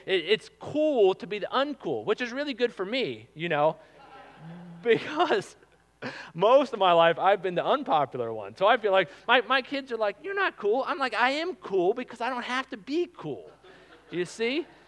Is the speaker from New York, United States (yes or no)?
no; Arlington, Virginia, United States; I grew up in Arlington, so came in when I was about in middle school.